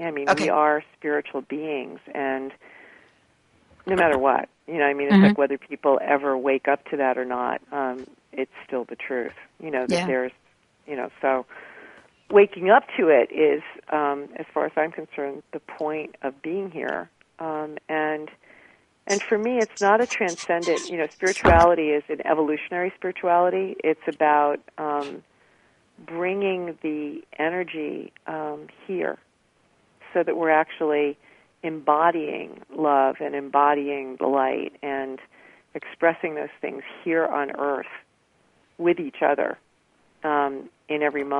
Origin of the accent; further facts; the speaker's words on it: Garden City, New York, United States; I grew up in Garden City, Long Island. Which you know where that is, and had a really nice, sort of waspy, upper middle class family.